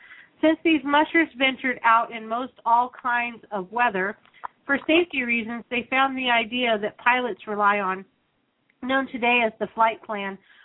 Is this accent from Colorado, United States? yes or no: yes; Colorado, United States; You know, and we're from Colorado, so it was quite taken aback by that.